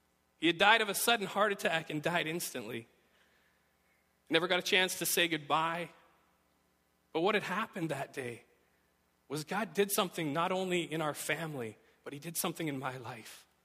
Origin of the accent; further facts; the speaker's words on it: Red Deer, Alberta, Canada; this person that I knew growing up in Red Deer, Alberta